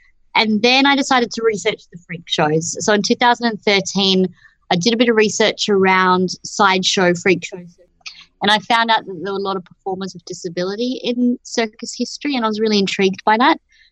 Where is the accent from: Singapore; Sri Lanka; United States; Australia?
Australia; Brisbane, Queensland; I grew up in Brisbane